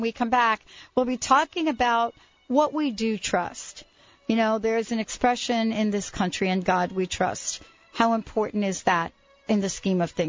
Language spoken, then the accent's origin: English; New York, United States; You know, I'm from New York.